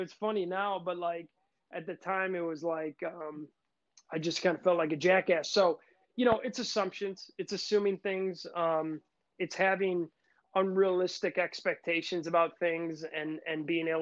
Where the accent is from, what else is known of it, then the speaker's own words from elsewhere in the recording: Milwaukee, Wisconsin, United States; growing up in the Brew City here in Milwaukee, Wisconsin, it's definitely part of the culture.